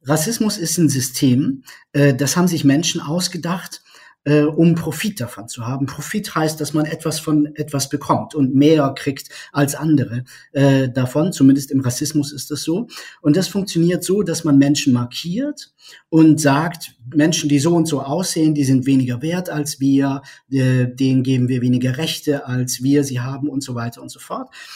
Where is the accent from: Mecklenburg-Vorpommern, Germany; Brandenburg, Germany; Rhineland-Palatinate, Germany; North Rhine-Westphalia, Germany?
North Rhine-Westphalia, Germany; Ich bin also 42 Jahre alt. Ich komme aus der Nähe von Köln.